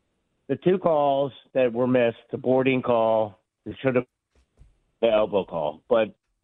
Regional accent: Calvert County, Maryland, United States; I grew up in Calvert County, Maryland, and I drove 81 to Radford on breaks

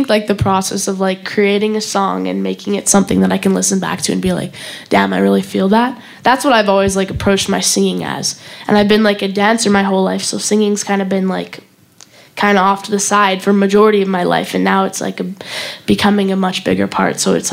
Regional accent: Calgary, Alberta, Canada; Calgary, Canada.

